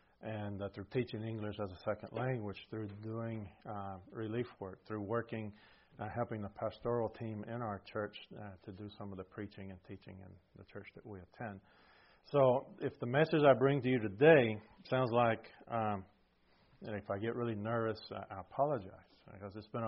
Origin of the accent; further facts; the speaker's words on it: Brent, Alabama, United States; moved away as an adult; also born or lived in Costa Rica / Colombia; And even though I grew up here in Bibb County in Brent, Alabama, they say I don't sound like that anymore. And that's perhaps because I spent most of my life in Costa Rica, between Colombia and Costa Rica. And so I left in 1989 when I was 23